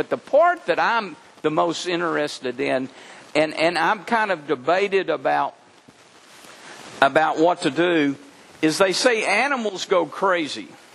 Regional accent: Texas, United States; I'm a Texan.

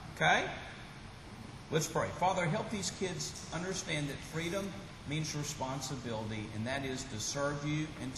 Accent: United States; I'm an American.

